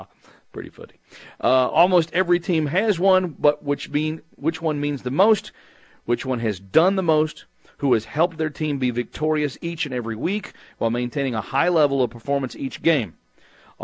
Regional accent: Texas, United States; I grew up in Texas. I grew up a fan of the Dallas Cowboys because that's the part of the state that I grew up in.

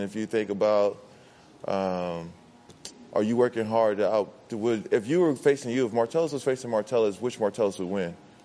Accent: Houston, Texas, United States; I'm a utility guy. I play multiple positions. And I am from Houston, Texas.

